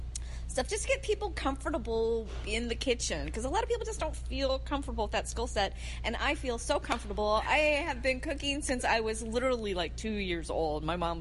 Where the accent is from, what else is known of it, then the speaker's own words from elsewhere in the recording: Cleveland, Ohio, United States; My mom and dad are from Southern California, and I grew up in Cleveland, and we couldn't get tortillas, and so we used to make our own tortillas.